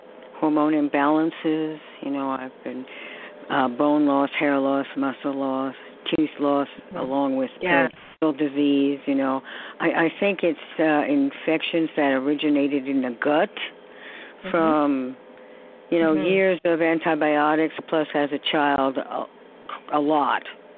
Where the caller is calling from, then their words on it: New York, United States; in New York.